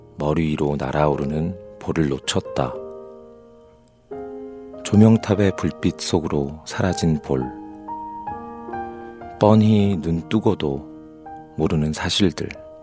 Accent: Wonju, Gangwon, South Korea; now in Seoul, South Korea; 그 제 고향은 원래 원주인데 강원도 원주인데 지금 네. 부모님은 춘천에 계셔서

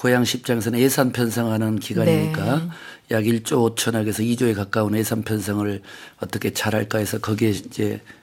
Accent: Gwangju, South Korea; 저는 광주입니다.

